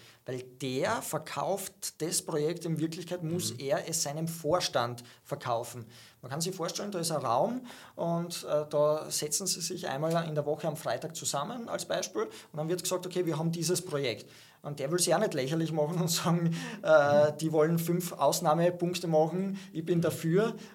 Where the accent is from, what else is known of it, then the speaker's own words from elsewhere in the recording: Austria; aber da sind andere Sachen möglich als bei uns in Österreich